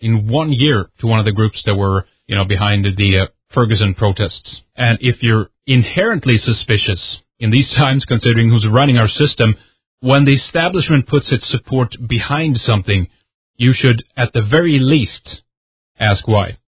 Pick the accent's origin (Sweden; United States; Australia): Sweden; I'm from Sweden